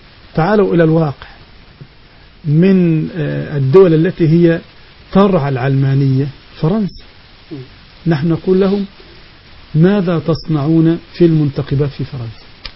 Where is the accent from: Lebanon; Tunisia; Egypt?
Egypt; عندنا في مصر